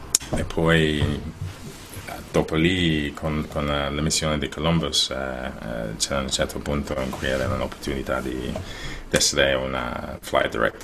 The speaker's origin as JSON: {"language": "Italian", "region": "England", "country": "United Kingdom", "second_language": "Italian", "said": "io devo dire scusa per il schifo italiano. So, ok, sono inglese, chiaramente."}